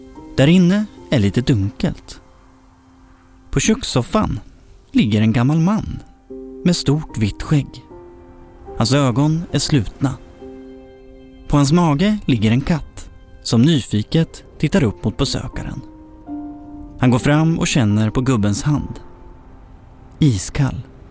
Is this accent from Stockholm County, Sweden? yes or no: no; Motala, Östergötland, Sweden; Första gången jag hörde talas om enslingen var som liten grabb under min uppväxt i Motala.